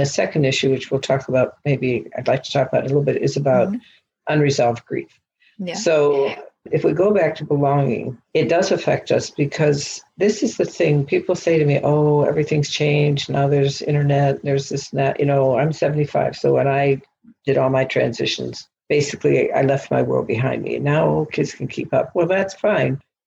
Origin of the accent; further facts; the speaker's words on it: Nigeria; I grew up in Nigeria.